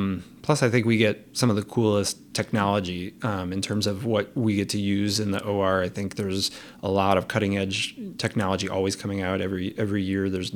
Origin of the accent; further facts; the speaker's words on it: Chicago, Illinois, United States; So I'm from Chicago area, the Northwest suburbs originally.